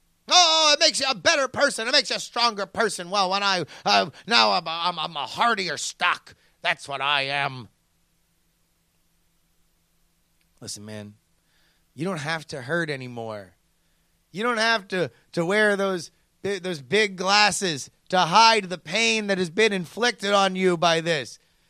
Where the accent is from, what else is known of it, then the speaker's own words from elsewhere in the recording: Florida, United States; also born or lived in Texas / San Diego; I was born in Texas, moved to South California, San Diego to be specific, and then raised the majority of my life in Florida.